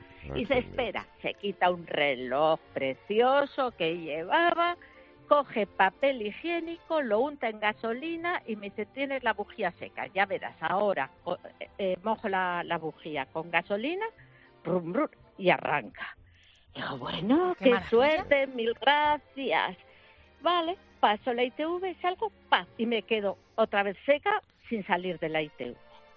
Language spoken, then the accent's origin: Spanish; Vitoria, Basque Country, Spain; Pues yo soy de Vitoria y voy a Madrid